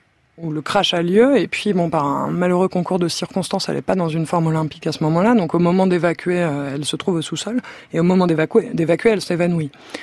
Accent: France; moi je suis française, j'ai 32 ans

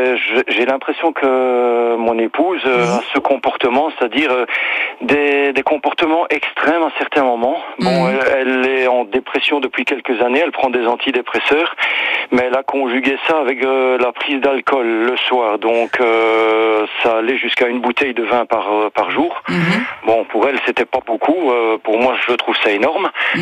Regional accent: Belgium; Vous l'avez entendu que je suis belge.

